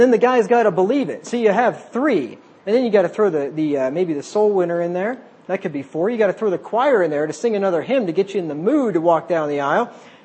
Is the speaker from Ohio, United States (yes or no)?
yes; Cincinnati, Ohio, United States; I was from Cincinnati before I moved here